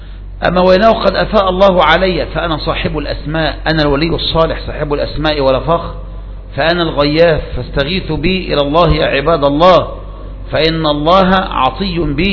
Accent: Zagazig, Sharqia Governorate, Egypt; هذا موجود عندنا في الزقازيق الآن، موجود في الزقازيق.

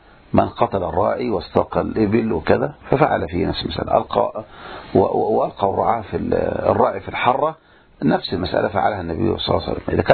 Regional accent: Egypt; الآن عندنا في مصر يا إخواني صار الواحد النصاب هذا يكتب على نفسه مئة إيصال

